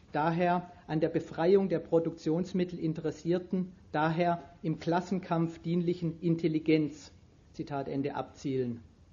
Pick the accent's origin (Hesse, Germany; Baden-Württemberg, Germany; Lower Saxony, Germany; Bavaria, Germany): Baden-Württemberg, Germany; Stuttgart; ich komme ja aus Stuttgart